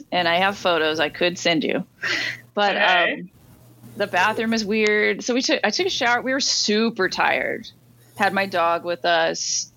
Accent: California, United States; Again, I'm from California.

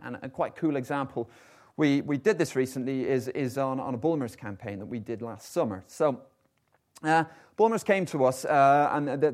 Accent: Ireland; I'm Irish, so it's a big thing every day.

